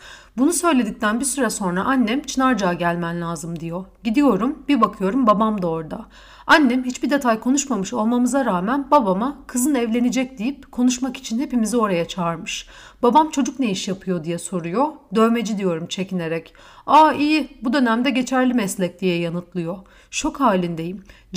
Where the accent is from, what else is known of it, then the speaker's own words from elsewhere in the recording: Istanbul, Turkey; Ama ben İstanbulluyum. Bizde misafire hesap ödetilmez.